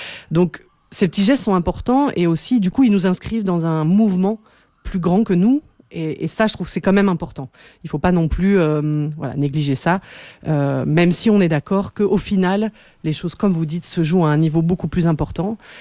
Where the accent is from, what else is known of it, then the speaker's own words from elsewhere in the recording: Belgium; qui sont produits chez nous en Belgique